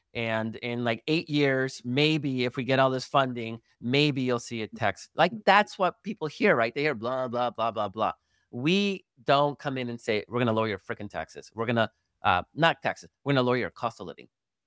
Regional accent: Chicago, Illinois, United States; I was just in Chicago because, you know, I'm originally from Chicago.

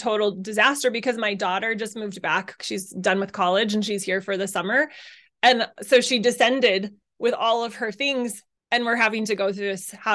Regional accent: Utah, United States; So the reason we picked where we are was because I was raised in Utah

